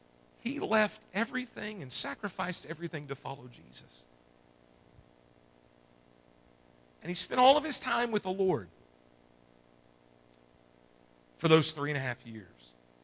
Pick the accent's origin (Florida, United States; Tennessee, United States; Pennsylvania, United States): Tennessee, United States; I mean, I'm from Tennessee, so I'm kind of that guy in a foreign land.